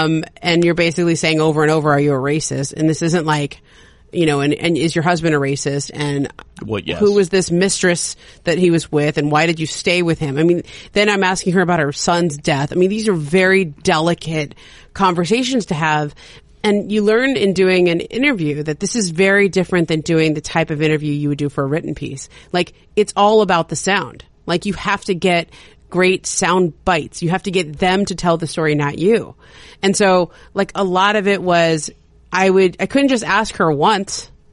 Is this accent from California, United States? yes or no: yes; California, United States; accent: Valley girl; Like I talk fast like I'm from New York, but I have this like very casual like in your nose and whatever. It's like cause I'm from the San Fernando Valley.